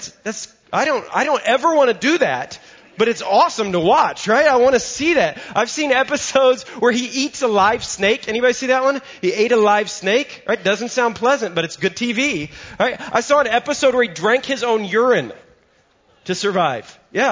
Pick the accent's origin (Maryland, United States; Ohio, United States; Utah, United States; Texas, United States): Ohio, United States; Englewood; also born or lived in Dayton; I grew up in Ohio. So I grew up in Dayton. I'm a Dayton Christian grad. I grew up in Englewood